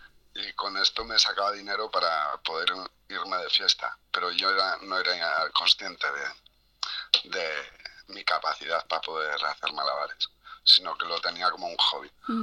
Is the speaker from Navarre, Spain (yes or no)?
yes; Pamplona, Navarre, Spain; Yo soy de Pamplona y allí, pues, en fiestas yo no tenía dinero.